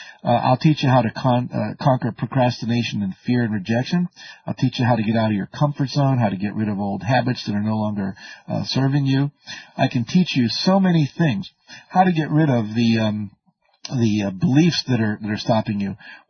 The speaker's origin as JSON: {"language": "English", "region": "West Virginia", "country": "United States", "tie": "born or raised there", "said": "I grew up in West Virginia where life wasn't like that, I can tell you."}